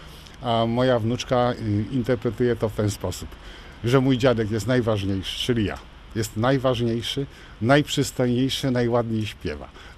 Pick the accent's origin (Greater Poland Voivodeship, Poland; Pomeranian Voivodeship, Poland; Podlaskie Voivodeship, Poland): Pomeranian Voivodeship, Poland; Gdynia; ja jestem osobiście akurat z Gdyni, z Karwin i jestem związany z morzem od wielu lat, bo jestem emerytowanym oficerem marynarki wojennej.